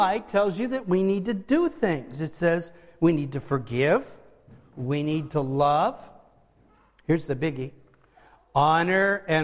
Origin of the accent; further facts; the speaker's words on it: Illinois, United States; also born or lived in Hannibal, Missouri; I was born in Hannibal, Missouri, and grew up in Pike County, Illinois. Now, that may not sound like much of a speech impediment, but if you've ever read Tom Sawyer, Huckleberry Finn, that was the language I learned to speak as a kid.